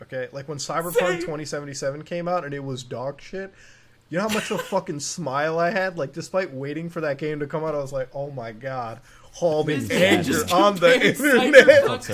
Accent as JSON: {"language": "English", "country": "Canada", "said": "I'm Canadian."}